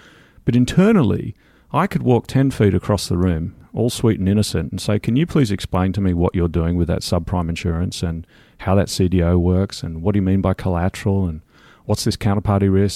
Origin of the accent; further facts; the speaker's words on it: Australia; yes, I'm Australian.